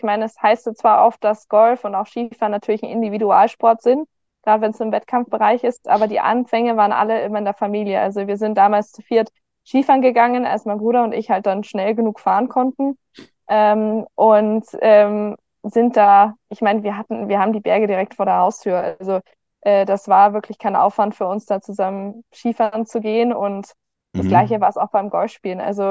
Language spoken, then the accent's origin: German; Garmisch-Partenkirchen, Bavaria, Germany; Ich bin geboren, aufgewachsen in Garmisch-Partenkirchen, in Garmisch, um genau zu sein